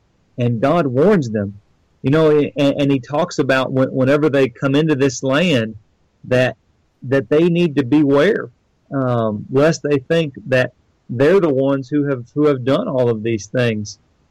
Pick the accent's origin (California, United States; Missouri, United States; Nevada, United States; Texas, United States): Missouri, United States; now in Georgia, United States; I'm originally from Missouri.